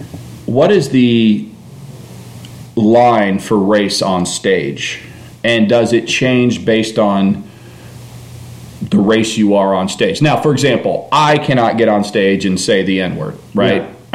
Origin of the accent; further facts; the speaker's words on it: San Jose, California, United States; I say I'm from the Mexican part of San Jose called San Jose